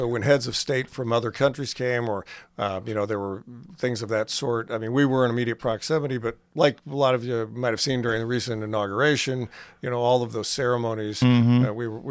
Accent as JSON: {"language": "English", "town": "Alton", "region": "Illinois", "country": "United States", "tie": "born or raised there", "said": "So I did growing up in Alton and the Godfrey area."}